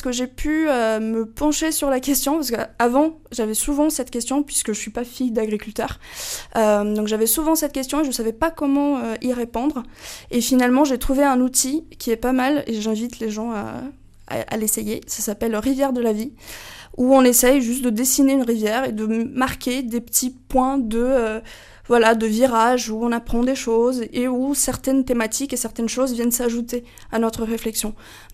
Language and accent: French; Brazil; now in France; moi je suis brésilienne, ça fait à peu près, ça va faire 6 ans que je suis en France.